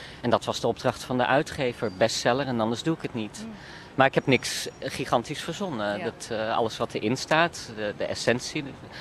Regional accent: Netherlands; wat we gewoon als Nederlander hebben

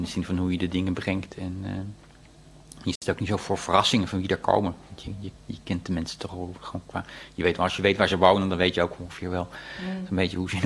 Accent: The Hague, South Holland, Netherlands; Ja, ik kom oorspronkelijk uit Den Haag. Ik ben geboren en getogen in Den Haag.

